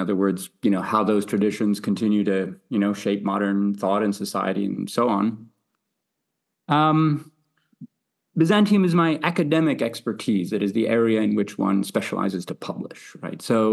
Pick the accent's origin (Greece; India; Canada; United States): Greece; I was born and raised in Greece, yes.